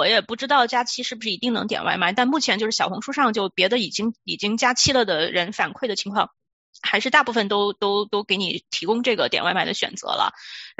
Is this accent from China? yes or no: yes; Chongqing, China; 对，我是重庆人